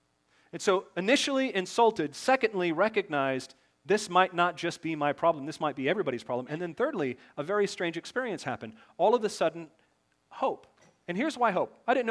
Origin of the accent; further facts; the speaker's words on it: Seattle, Washington, United States; growing up in Seattle will help shape those opinions.